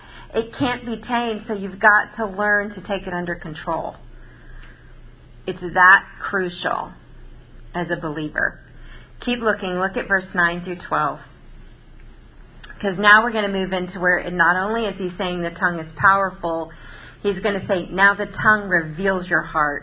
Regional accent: Florida, United States; I grew up in Florida. And where we lived in Florida, we would kind of get seasonal fires on the interstate and all, or just out in the wild area.

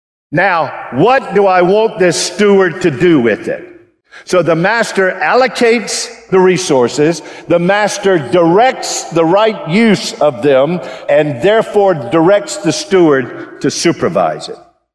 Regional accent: United States; in God's sovereignty, I am an American.

